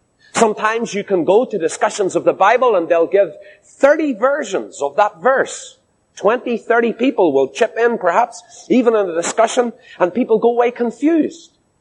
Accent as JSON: {"language": "English", "region": "Northern Ireland", "country": "United Kingdom", "tie": "born or raised there", "said": "Now, we here in Ireland know a lot about crooked roads. We know very well what it's like. I was born and raised in County Down."}